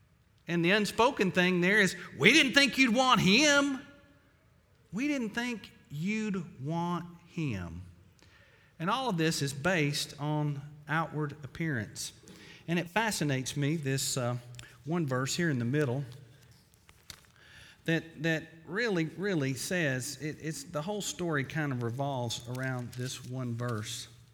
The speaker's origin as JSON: {"language": "English", "region": "Tennessee", "country": "United States", "said": "That's a Latin word that I probably mispronounced, but I'm from Tennessee."}